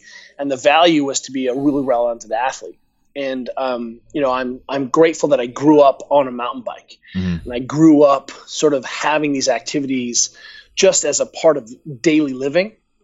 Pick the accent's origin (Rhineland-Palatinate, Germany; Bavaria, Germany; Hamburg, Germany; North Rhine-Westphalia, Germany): Bavaria, Germany; growing up in Bavaria in the mountains, you know, it was the home of the 72 Winter Olympics